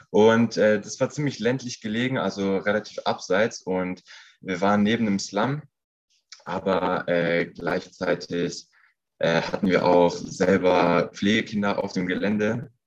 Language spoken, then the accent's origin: German; Russia; Ich bin als Missionarskind aufgewachsen in Russland